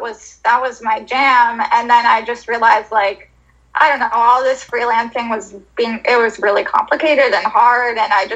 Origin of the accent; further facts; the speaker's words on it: Florida, United States; now in Philadelphia, United States; I'm originally from Florida.